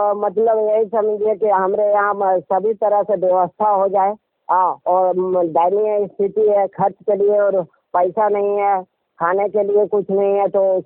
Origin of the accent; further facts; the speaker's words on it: Jharkhand, India; now in Mumbai, India; बोकारो जिला नवाड़ी प्रखंड मुंगो रंगामाटी कोठी के रहने वाले हैं सर।